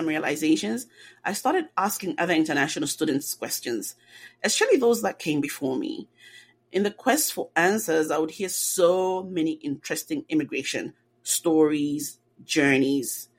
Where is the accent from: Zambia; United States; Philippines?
Zambia; moved away as an adult; And with that said, I am from Zambia, and it's located in the central southern part of Africa.